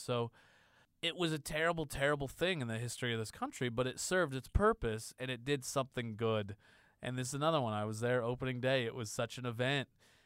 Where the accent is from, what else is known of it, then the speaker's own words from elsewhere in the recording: Indiana, United States; But growing up in Indiana, it's like, I'm just a dude from Indiana. You don't make movies from Indiana.